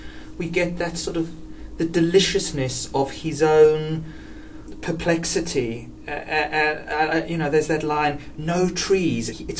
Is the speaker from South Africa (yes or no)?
yes; South Africa; moved away; I grew up in South Africa, and England was my Greenland.